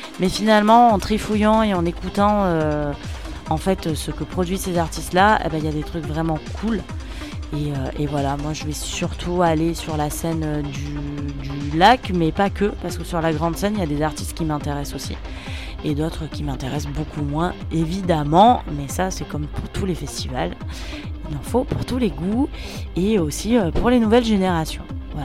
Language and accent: French; Spain; French is a second language; Je suis espagnole et je sais pas rouler les R, hein, ça craint